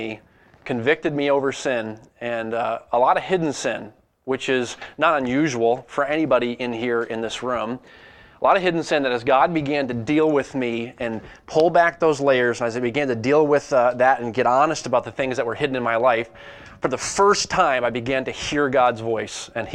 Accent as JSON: {"language": "English", "region": "New England", "country": "United States", "tie": "born or raised there", "said": "I grew up in New England, so I'm from the East Coast"}